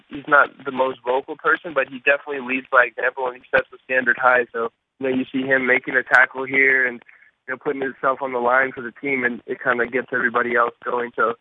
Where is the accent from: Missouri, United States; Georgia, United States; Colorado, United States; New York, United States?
Colorado, United States; also born or lived in Canada; I grew up in Colorado. I was born in Canada, and then I moved to Colorado when I was young.